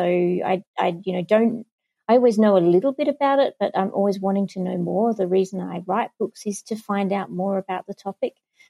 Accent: Australia; as an Australian

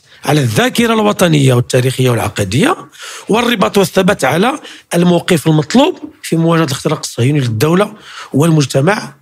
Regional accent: Morocco; فإذا عيوننا هما أنتم أيها المغاربة، ونحن منكم وإليكم

